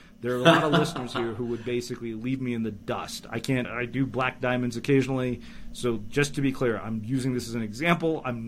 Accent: Canada; I grew up in Canada.

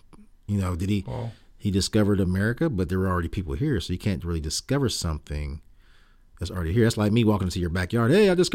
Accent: Columbus, Ohio, United States; I'm from Columbus, Ohio, which is named after Christopher Columbus.

